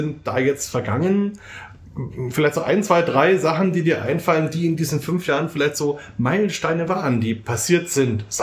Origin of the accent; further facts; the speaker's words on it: Bamberg, Bavaria, Germany; Heute sind wir endlich mal wieder in meiner Heimatstadt in Bamberg